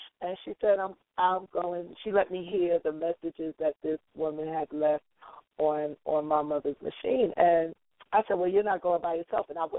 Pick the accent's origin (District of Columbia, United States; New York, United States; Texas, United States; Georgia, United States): New York, United States; Brooklyn; I am from Bed-Stuy, Do or Die, the home of … the home